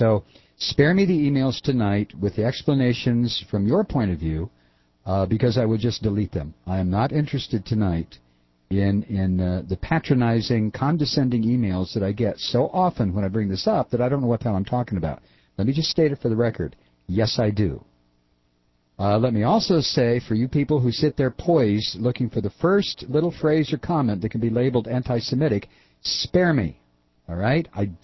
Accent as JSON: {"language": "English", "country": "United States", "said": "And again, this is something that I have been dealing with for 20 years. As an American, very remotely."}